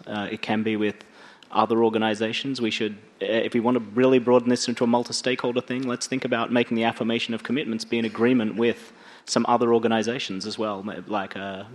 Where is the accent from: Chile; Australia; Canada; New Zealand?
Australia; Western Australia; I'm from Western Australia where all the swans are black